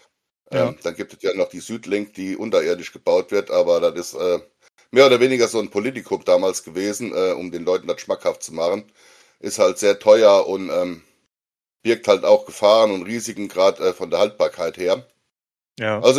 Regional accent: Rhineland-Palatinate, Germany; Also ich komme aus dem Westerwald, das ist so grob zwischen Frankfurt und Köln, relativ sehr ländlich. Ich bin 52 Jahre alt, also gehöre schon eher zu der älteren Generation.

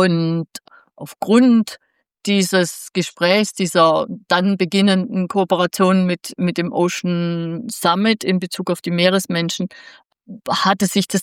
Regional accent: Southern Germany, Germany; ich komme ja aus Süddeutschland und ich habe meine ganze Kindheit am Mittelmeer verbracht

